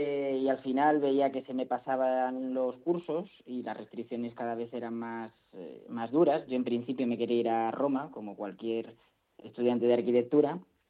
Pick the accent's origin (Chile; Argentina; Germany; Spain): Spain; Torrejón de Ardoz, Community of Madrid; yo soy de Torrejón de Ardoz, de una ciudad un poco satelital de Madrid